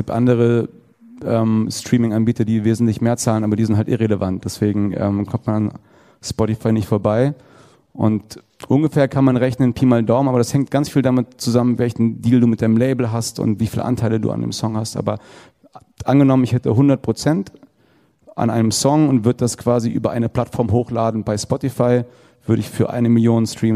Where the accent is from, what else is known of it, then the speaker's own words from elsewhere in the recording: Giessen, Hesse, Germany; Ich habe nie gesagt … aus Köln, ich komme aus Gießen.